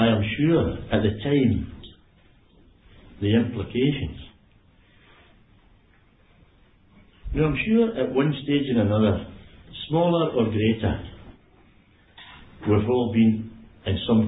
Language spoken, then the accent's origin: English; Kilbirnie, Scotland, United Kingdom; I remember there was an old man in the town where I was brought up in Kilburnie